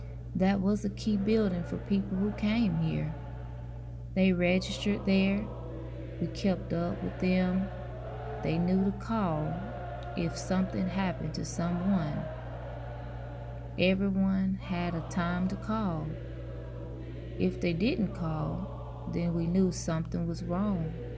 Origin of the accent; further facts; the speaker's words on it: Hattiesburg, Mississippi, United States; I was born here in Hattiesburg on Whitney Street, about three blocks from the Masonic Temple.